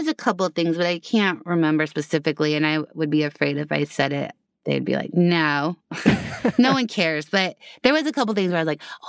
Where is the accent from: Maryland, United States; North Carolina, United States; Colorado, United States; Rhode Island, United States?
Colorado, United States; and I grew up in Colorado. I went to school at the University of Colorado for a year.